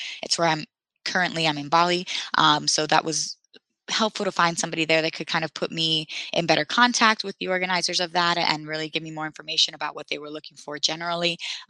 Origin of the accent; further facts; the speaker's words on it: Puerto Rico; moved away; I'm from Puerto Rico originally.